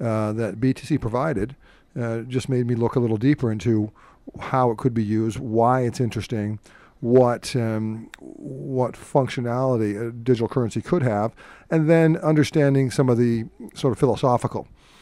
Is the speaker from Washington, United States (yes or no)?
yes; Seattle, Washington, United States; I'm from Seattle originally. Came back out to Seattle in 92.